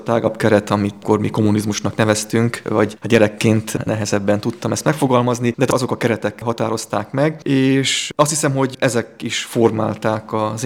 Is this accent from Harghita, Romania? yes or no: no; Demeterfalva, Mureș County, Romania; Egy nyáradmenti kis faluban születtem, a Nyáradszeredához tartozó Demeterfalván, a 70-es évek közepén